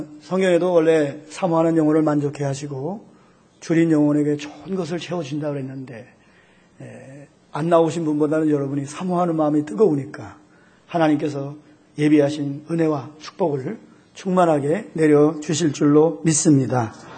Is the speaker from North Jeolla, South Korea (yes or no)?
no; North Chungcheong, South Korea; 제가 어렸을 때 저는 감리교 지역에서 살았기 때문에 감리교인이 됐어요.